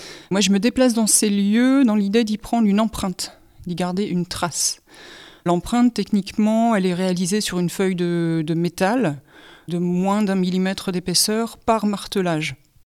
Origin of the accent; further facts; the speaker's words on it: Hénin-Beaumont, Hauts-de-France, France; also born or lived in Courrières / Paris; Je suis née à Courrières. J'ai fait toute ma scolarité à Hénin-Beaumont, où j'habite encore aujourd'hui.